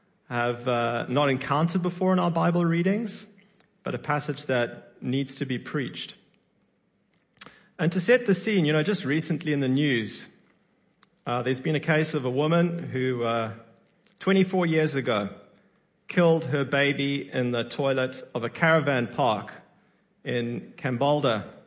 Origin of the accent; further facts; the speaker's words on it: Zimbabwe; now in Perth, Australia; I'm from Zimbabwe.